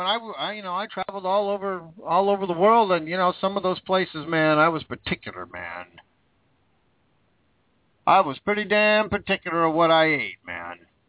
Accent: United States; I'm an American.

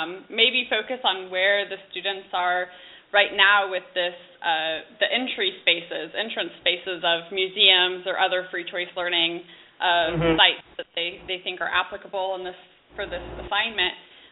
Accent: Springfield, Illinois, United States; I'm from Springfield, Illinois, land of Lincoln

